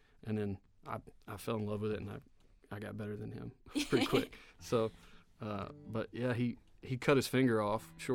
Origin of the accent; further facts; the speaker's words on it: Lawrenceburg, Tennessee, United States; I'm from Lawrenceburg, Tennessee. It's only about an hour and a half south of here. Small town.